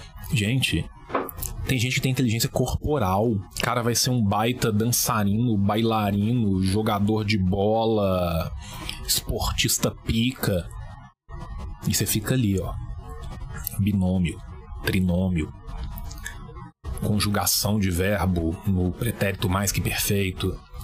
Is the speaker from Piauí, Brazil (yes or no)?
no; Minas Gerais, Brazil; Ah, não, cara, eu sou mineiro, sabe?